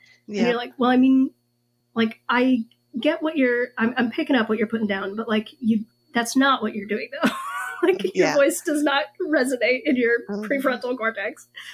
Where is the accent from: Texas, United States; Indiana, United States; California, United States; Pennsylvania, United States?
Indiana, United States; And I ended up at Indiana University, but I'm originally from Indiana.